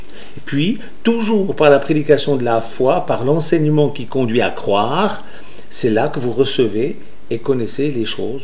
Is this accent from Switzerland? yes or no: yes; Switzerland; pas moi parce que je suis suisse, mais vous, les Français, là, vous allez aller voter.